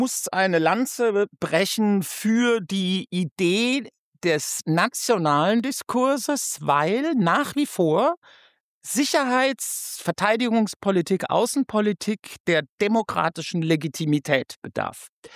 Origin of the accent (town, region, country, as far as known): Germany